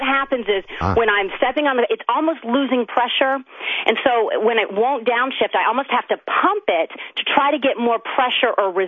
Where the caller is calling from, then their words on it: Philadelphia, Pennsylvania, United States; I'm calling from Philadelphia.